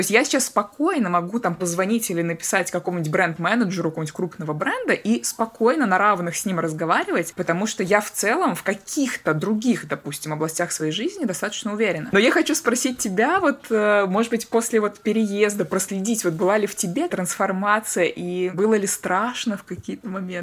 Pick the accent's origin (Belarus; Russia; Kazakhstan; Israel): Russia; now in England, United Kingdom; Я когда переехала из России в Англию